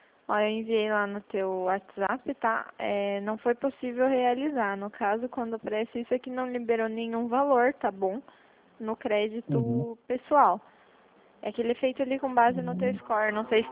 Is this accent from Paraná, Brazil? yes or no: yes; Curitiba, Paraná, Brazil; Eu sou de Curitiba.